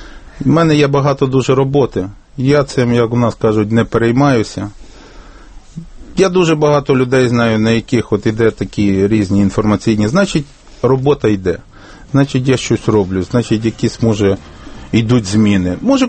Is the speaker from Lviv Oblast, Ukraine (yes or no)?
yes; Lviv Oblast, Ukraine; Я сам родом з Львівської області